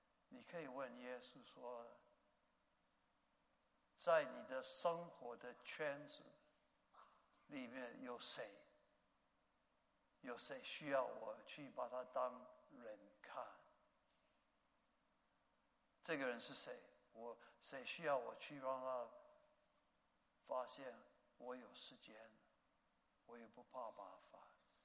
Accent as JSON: {"language": "Chinese", "country": "Taiwan", "said": "因为我是台湾来的"}